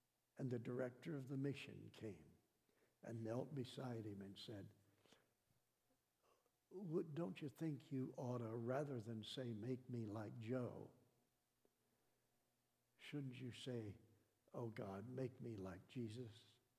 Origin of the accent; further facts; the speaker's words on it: Croatia; Lord, find a way for us to get back to my home country, Croatia, with the good news of Christ.